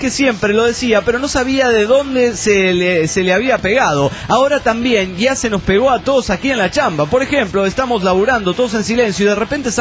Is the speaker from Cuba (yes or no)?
no; Puno, Peru; nosotros somos de Puno y queremos ser parte de la nueva galaxia.